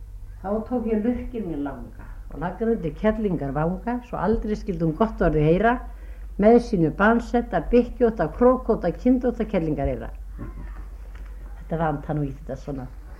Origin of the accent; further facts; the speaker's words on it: Northeastern Region, Iceland; Við erum systur Norðan og Þingarsýslu og Grýtubakkar hreppi. Það er austan Eyjafjarðar sko.